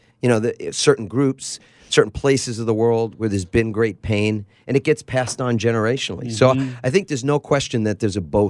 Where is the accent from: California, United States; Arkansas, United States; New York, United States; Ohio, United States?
New York, United States; So even though I grew up in New York, that was my environment.